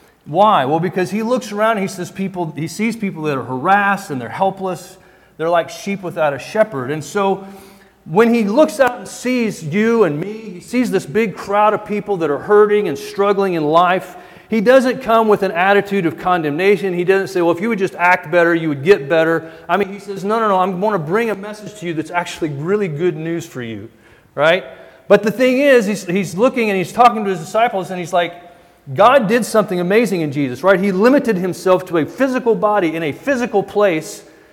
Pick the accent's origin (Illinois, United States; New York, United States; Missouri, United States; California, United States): Missouri, United States; Springfield; also born or lived in Fort Scott, Kansas; I grew up in Springfield, Missouri, down in Southwest Missouri. Been in Missouri most of my life. I had a little 9-year hiatus in Fort Scott, Kansas, which is almost Missouri.